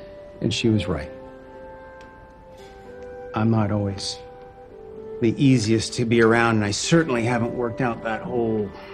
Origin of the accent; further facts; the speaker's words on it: San Francisco, California, United States; No, I grew up in San Francisco. I have a surfboard, though.